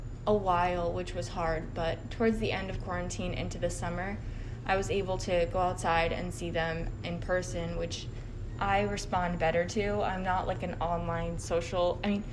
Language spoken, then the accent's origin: English; Long Island, New York, United States; I'm from Long Island, New York.